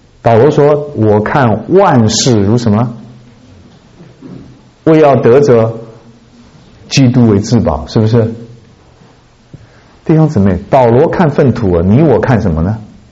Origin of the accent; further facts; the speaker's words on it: Hunan, China; 听说在湖南，就是我的家乡，前几年有一次发生两个村子的人啊